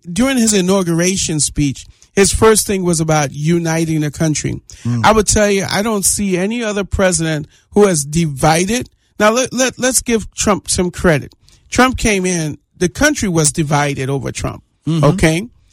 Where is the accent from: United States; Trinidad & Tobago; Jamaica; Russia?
Trinidad & Tobago; born there; moved away; Look, I was born in Trinidad, and when I came up here, just to let you guys know, so I was born in the Caribbean.